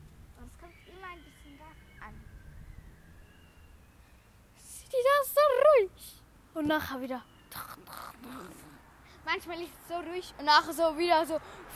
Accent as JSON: {"language": "German", "country": "Switzerland", "said": "Also, ich bin ja Schweizerin, aber ich mache einfach den Podcast auf Deutsch"}